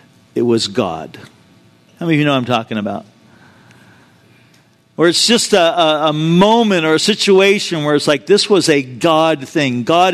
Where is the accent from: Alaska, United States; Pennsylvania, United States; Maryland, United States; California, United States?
California, United States; now in Vista, United States; When I was growing up in Orange County and when I was in college and thinking about my future, I wasn't thinking about, man, I want to go live and work in Vista, California.